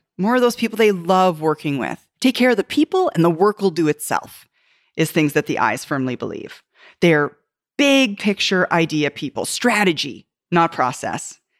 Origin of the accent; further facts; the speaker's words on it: Canada; Yeah, I'm a Canadian. I'm one of them.